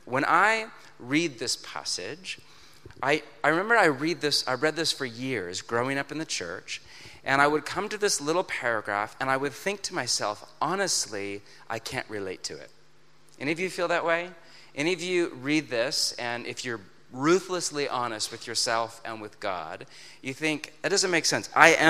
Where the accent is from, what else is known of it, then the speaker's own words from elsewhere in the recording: Portland, Oregon, United States; I'm from Portland, Oregon, which is a part of the world where we have this thing called summer.